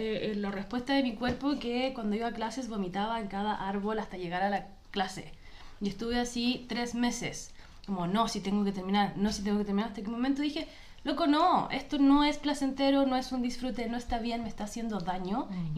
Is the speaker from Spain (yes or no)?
no; Chile; now in Argentina; Explico que nací y viví en Chile y después me fui a vivir a Argentina.